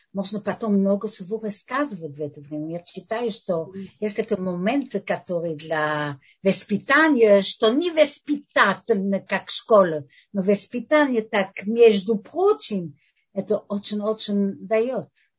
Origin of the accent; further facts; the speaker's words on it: Russia; Мы придем из России, нам балет, рисование, музей, я не знаю что.